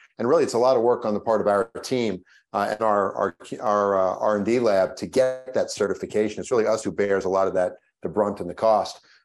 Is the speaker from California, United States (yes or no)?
no; New York, United States; And I grew up on Long Island, not that far from their native lands, and used to go out every Labor Day to their powwow